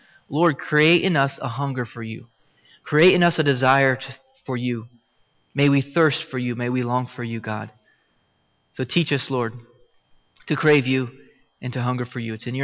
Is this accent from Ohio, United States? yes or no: yes; Ohio, United States; because I'm from Ohio, and LeBron James is from Ohio